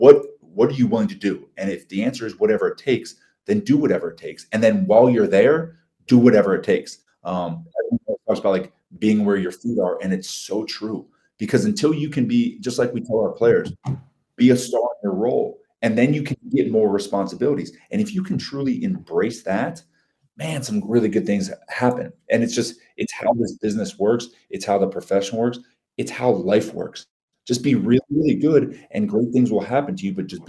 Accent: Dayton, Ohio, United States; being born and raised in Dayton, Ohio, like, Dayton is a basketball community

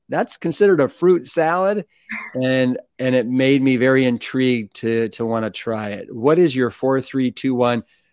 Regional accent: Cleveland, Ohio, United States; I'm from Cleveland.

